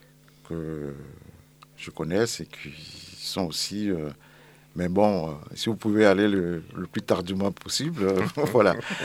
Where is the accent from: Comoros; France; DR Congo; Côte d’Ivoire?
Côte d’Ivoire; Donc, en tant qu'Ivoirien, c'est sûr que je vais...